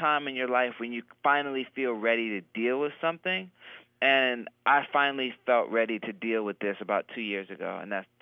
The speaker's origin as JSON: {"language": "English", "town": "Philadelphia", "region": "Pennsylvania", "country": "United States", "tie": "born or raised there", "said": "You know, everyone I grew up with in Philly, we had what we call hip-hop Tourette's."}